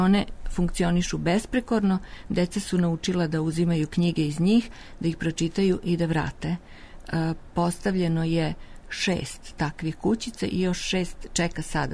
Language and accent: Serbian; Novi Sad, Vojvodina, Serbia; born there; Pa i ja sam rođena u Novom Sadu.